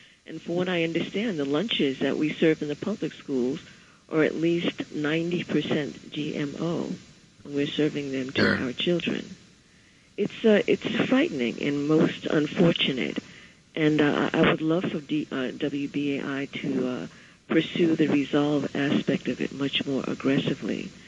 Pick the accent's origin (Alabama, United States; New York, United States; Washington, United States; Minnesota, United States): New York, United States; Brooklyn; I'm Brooklyn. I'm from Brooklyn